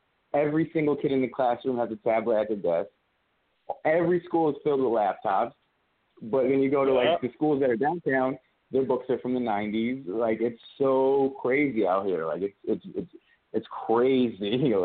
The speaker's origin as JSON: {"language": "English", "town": "Torrington", "region": "Connecticut", "country": "United States", "said": "I'm from Torrington, Connecticut."}